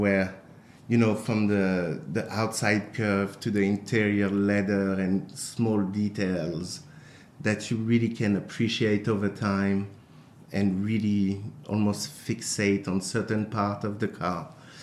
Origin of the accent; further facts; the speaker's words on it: France; moved away; I used to take my parents' car, like, unofficially growing up in France.